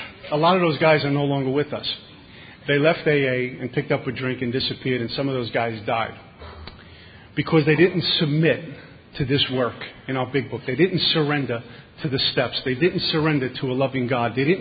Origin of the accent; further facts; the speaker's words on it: New York, United States; I grew up in Bensonhurst, Brooklyn, where the only crime for membership there is a pinky ring, sunglasses, and gold jewelry.